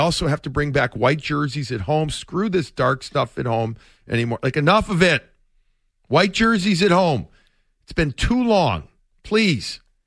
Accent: Chicago, Illinois, United States; I grew up, like I've said this before, I grew up in Chicago and I would always go to see Wayne Gretzky.

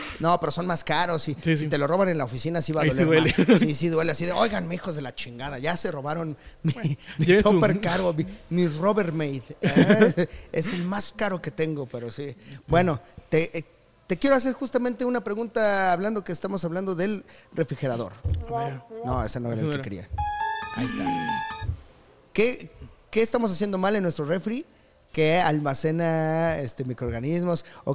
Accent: Chimalhuacán, State of Mexico, Mexico; Mira, yo crecí en Chimalhuacán

